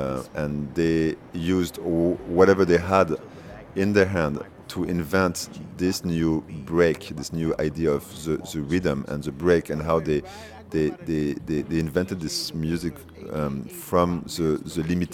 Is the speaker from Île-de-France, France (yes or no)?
yes; Paris, Île-de-France, France; English is a second language; I'm come from Paris in a kind of a bourgeois city in a 18th arrondissement in Montmartre. So my background is very kind of a classic French, Parisian